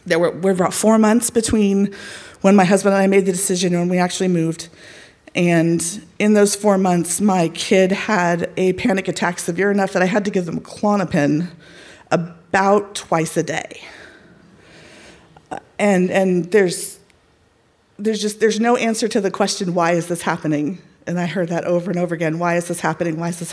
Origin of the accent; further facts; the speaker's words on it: Texas, United States; moved away as an adult; now in St. Paul, United States; But I am now a Minnesotan. My family and I, we moved to St. Paul in August of 2022 because, as it turns out, my Texan child is transgender.